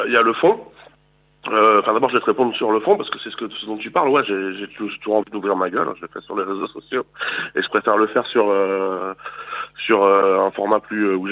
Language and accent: French; Évreux, Normandy, France; Et puis Évreux, bah moi on se connaît depuis longtemps, je suis un enfant du pays.